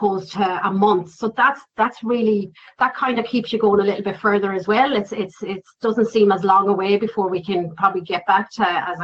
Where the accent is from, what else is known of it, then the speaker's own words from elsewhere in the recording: Ireland; now in Hutt, New Zealand; we're trying to reach out as the Irish community as well. It's kind of making sure that, like I've reached out to the kind of, you know, the Hutt Irish Society here